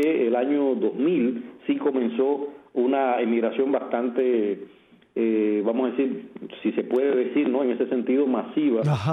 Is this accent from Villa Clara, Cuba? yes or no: no; Holguín, Cuba; also born or lived in Guantánamo; yo nací en Guantánamo, pero en Guantánamo prácticamente, como dice mi padre, prácticamente estuve unas horas, porque de allí me trasladé a Holguín, a un pequeño pueblo de Holguín que Desde el triunfo de la revolución se llama Central Antonio Maceo.